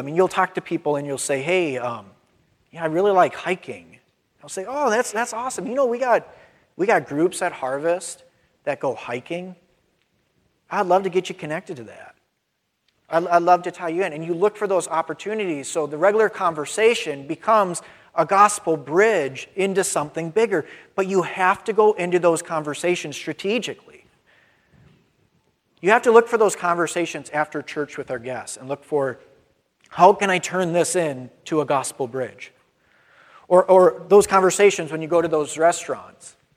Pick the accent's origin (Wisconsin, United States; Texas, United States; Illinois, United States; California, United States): Wisconsin, United States; I grew up in Wisconsin. I'm a Packer fan.